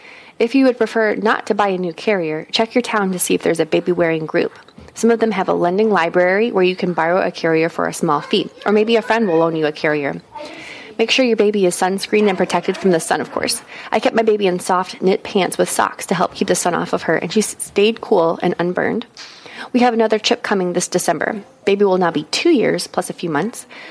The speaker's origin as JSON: {"language": "English", "region": "Indiana", "country": "United States", "said": "from Indiana."}